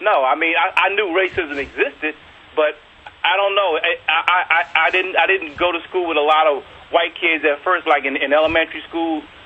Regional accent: New York, United States; I grew up in New York, spent my junior high school and high school years going to the museums, the Met, Museum of Natural History.

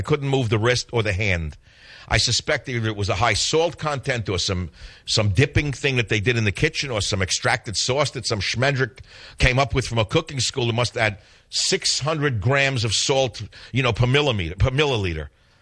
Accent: New York, United States; I saw it in 2 seconds because I grew up in New York.

